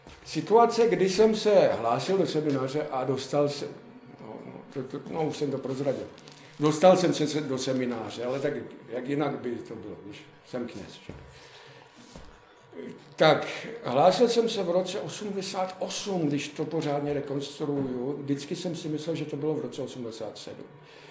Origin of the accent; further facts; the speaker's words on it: Veselí nad Moravou, South Moravian Region, Czechia; protože my jsme oba z Veselí.